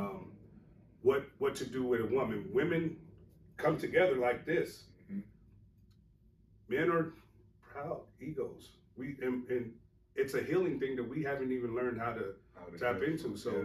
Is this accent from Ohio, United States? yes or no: yes; Dayton, Ohio, United States; also born or lived in Texas; I'm born and raised. I was born in Zinn, Ohio. Okay. So I lived in Dayton, Ohio for a good bit of my time, and then we moved to Texas.